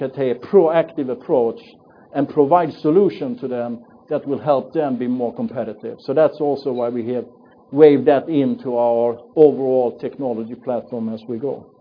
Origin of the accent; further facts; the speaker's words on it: Sweden; moved away as an adult; also born or lived in France / Belgium / Russia / United States; We were born and raised in Sweden. We left Sweden in 1991 and since have lived in France, in Belgium, in Russia, United States twice, and I also had a stint in Hong Kong.